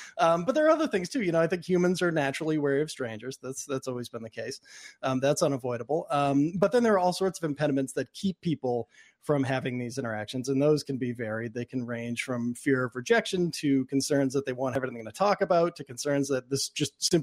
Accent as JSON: {"language": "English", "town": "Boston", "region": "Massachusetts", "country": "United States", "tie": "born or raised there"}